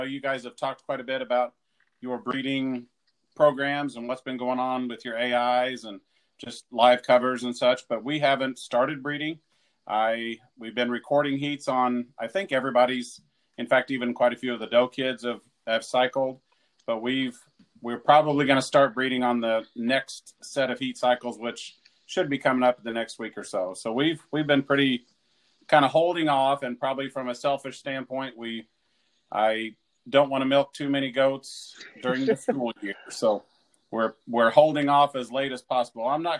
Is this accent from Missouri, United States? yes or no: yes; Dawn, Missouri, United States; I grew up here where Laura is. I grew up in Dawn, Missouri. We grew up raising and showing Nubian dairy goats under the Don DeLane herd name here in North Central Missouri.